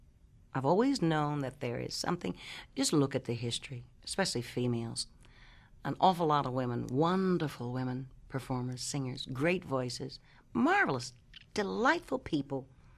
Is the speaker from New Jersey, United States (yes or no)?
no; Columbus, Ohio, United States; I'm from Ohio, Columbus, Ohio.